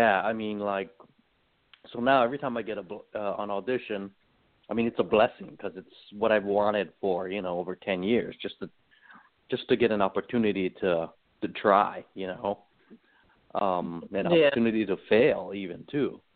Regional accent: Hawaii, United States; So I'm Japanese Chinese, like fifth, sixth generation at least. You know, I grew up in Hawaii, so I don't speak really any other languages, but broken English.

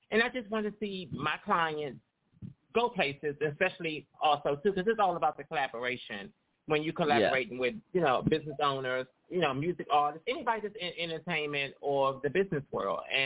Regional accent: Washington, District of Columbia, United States; Okay, well, I'm from Washington, D.C., and my business been in for like 3 years.

